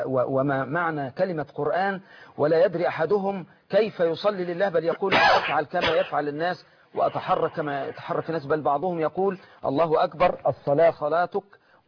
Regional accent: Egypt; ونحن كمصريين

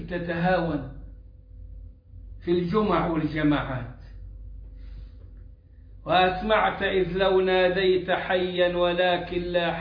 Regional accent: Egypt; وعندنا في مصر

